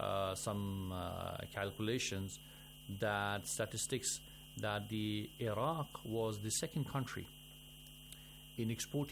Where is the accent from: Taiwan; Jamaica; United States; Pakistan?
Pakistan; me being a Pakistani